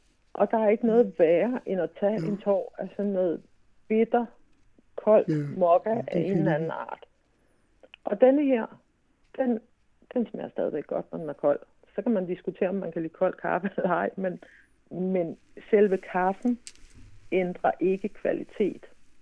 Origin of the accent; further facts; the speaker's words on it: Helsingør, Capital Region of Denmark, Denmark; Jeg er født og opvokset i Helsingør, som jo også er en by, der har tradition for at have et stort torv om lørdagen